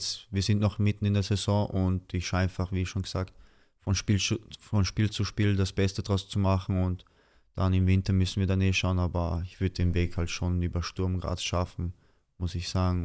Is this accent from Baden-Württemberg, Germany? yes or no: yes; Essendorf, Baden-Württemberg, Germany; ich habe da Familie, ich habe Freunde, ich bin da aufgewachsen im Essendorf.